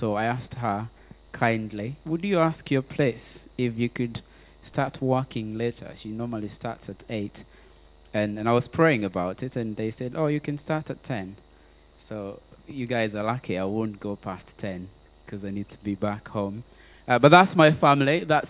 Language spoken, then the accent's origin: English; Kenya; even though I may talk about being Kenyan, being a Maasai is another subsection of culture that has its own uniqueness.